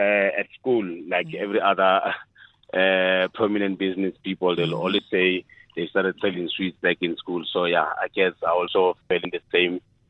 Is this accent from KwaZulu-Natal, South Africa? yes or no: no; Tau, North West, South Africa; I was born and raised in Tau, in the Northwest Province.